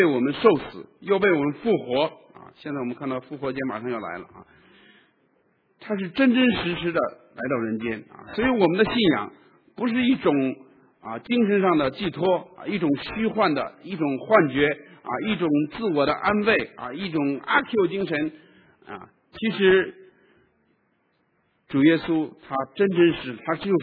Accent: China; 尤其我们中国人啊，我们在技能上，我们在知识上，我们啊都很强很好。

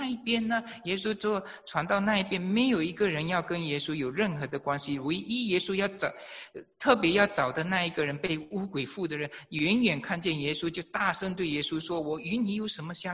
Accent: China; now in United States; 我们中国人不会把坟墓就放在房子旁边的，我们要放到遥远的地方。

